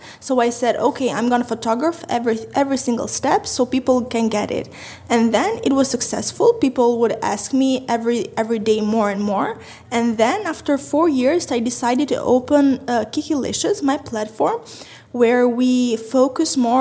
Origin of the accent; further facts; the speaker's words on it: Tirana, Tirana County, Albania; English is a second language; I'm from Tirana, Albania, 23 years old